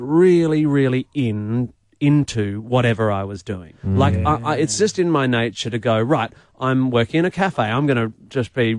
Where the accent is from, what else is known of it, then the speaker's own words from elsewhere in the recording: Perth, Western Australia, Australia; I come from Perth. I'm a largely self-taught muso.